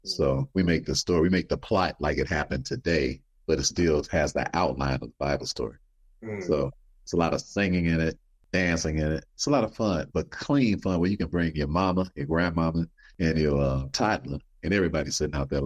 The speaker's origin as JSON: {"language": "English", "town": "Chicago", "region": "Illinois", "country": "United States", "lives_now": "Indiana, United States", "said": "That's where I live at. And I don't know anybody there because I'm from Chicago."}